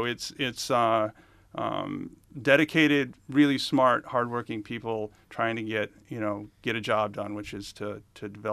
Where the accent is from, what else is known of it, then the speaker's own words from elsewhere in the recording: Brookings, South Dakota, United States; Or are you going to go to my hometown in Brookings, South Dakota, where there are 15,000?